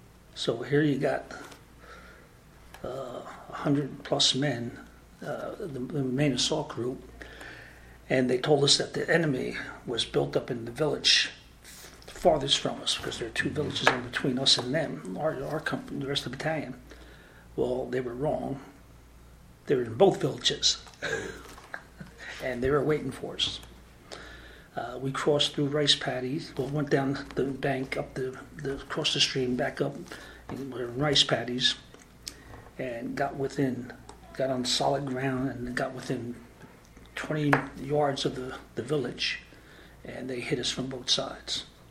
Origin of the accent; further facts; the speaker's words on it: Linden, New Jersey, United States; No, I grew up in New Jersey, Linden, New Jersey.